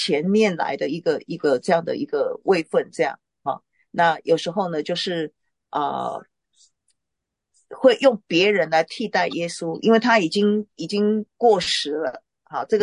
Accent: Taiwan; 我们在我们这里讲，我台湾人讲酵里面讲教哈

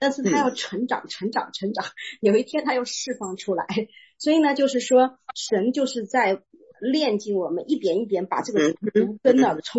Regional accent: China; born there; 我自己出生在中国，中国是一个无神论的国家，

